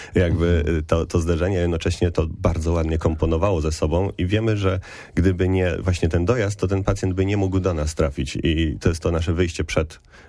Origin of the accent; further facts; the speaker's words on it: Gostyń, Greater Poland Voivodeship, Poland; aczkolwiek ja z Gostynia pochodzę, więc jednak to jest wielkopolskie